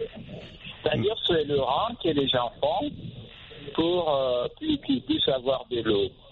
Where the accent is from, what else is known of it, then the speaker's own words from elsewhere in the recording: north, Mali; French is a second language; parce que moi, je suis originaire du nord du Mali.